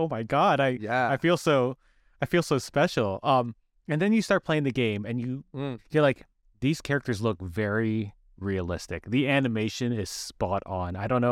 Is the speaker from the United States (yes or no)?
no; Canada; Because we're Canadian and we're in the GTA-ish area.